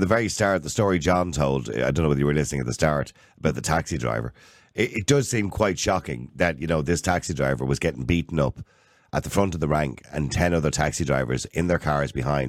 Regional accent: Ireland; also born or lived in New York; you know the way you'd be walking down the street as an Irish person and you'd say to somebody, nice day today.

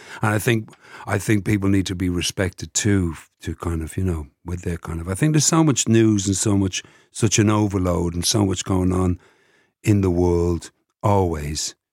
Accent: London, United Kingdom; because I grew up in South London.

